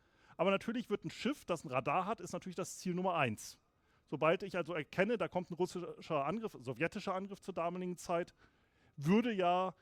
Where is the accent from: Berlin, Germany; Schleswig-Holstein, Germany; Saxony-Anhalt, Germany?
Schleswig-Holstein, Germany; Kiel; Und als Kieler läuft man auch immer an dem guten Herrn vorbei